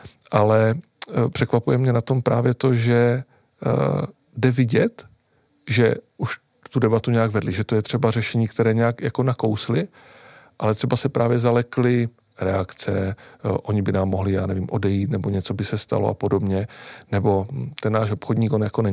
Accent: Zlín, Zlín Region, Czechia; jsem ze Zlína, tak tam je hodně takový ten Baťův kult

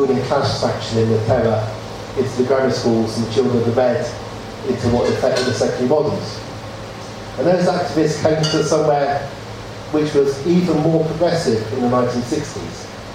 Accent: England, United Kingdom; which basically probably is because I'm English

